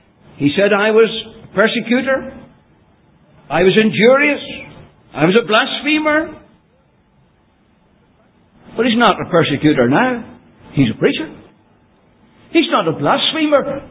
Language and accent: English; Banbridge, Northern Ireland, United Kingdom; in that town where I was brought up in Banbridge, 25 miles south of Belfast on the main Dublin line